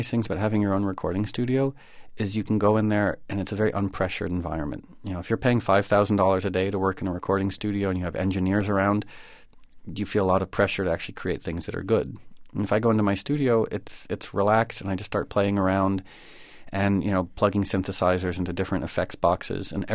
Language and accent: English; Connecticut, United States; also born or lived in New York City; I was born here in Manhattan, or I was born in Harlem, actually, and I grew up in Connecticut and moved back to the city around 88 or 89.